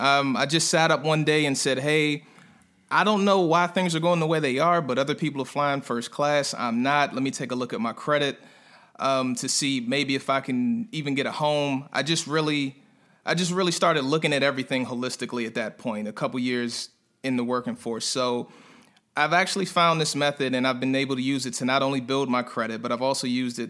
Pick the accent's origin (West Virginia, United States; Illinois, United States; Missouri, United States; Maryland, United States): Maryland, United States; No, but so I'm a guy from PG County, right outside of D.C. in Maryland.